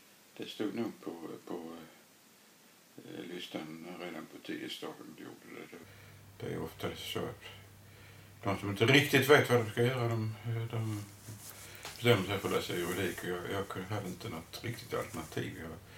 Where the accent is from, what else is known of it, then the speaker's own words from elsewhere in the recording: Malmö, Skåne, Sweden; accent: Skåne dialect; Det hörs väl på min dialekt att jag kommer från Skåne. Jag är uppvuxen i Malmö.